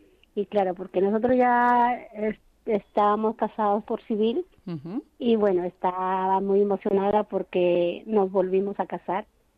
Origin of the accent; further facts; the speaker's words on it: Peru; now in Spain; Nosotros muy poquito, porque mi familia está en mi país, Perú